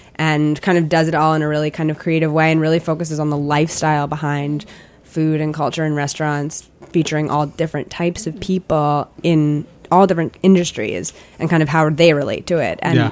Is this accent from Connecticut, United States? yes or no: yes; Connecticut, United States; We grew up in Connecticut, just outside New York City.